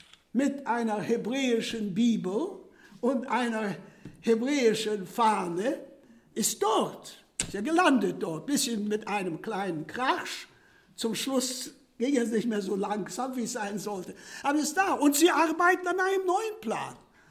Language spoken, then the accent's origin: German; Poland; ich hörte als Kind in Polen oft Żydzi do Palestini, Juden nach Palästina.